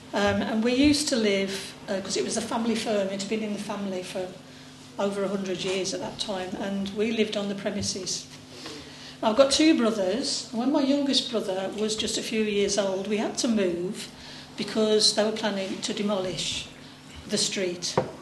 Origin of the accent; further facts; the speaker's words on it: Cradley Heath, West Midlands, United Kingdom; I'm a poet and a songwriter and I was born in Cradley Heath. Anybody know Cradley Heath?